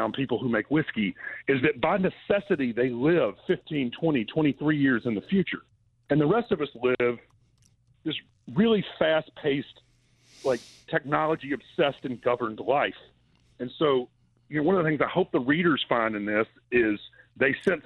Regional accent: Mississippi, United States; I mean, so like I'm from Mississippi and Julian's from Kentucky.

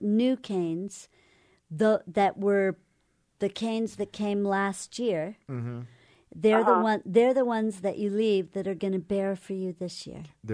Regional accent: Connecticut, United States; You know, in Connecticut, I grew up in Connecticut, and there were these big strawberry fields in some places there.

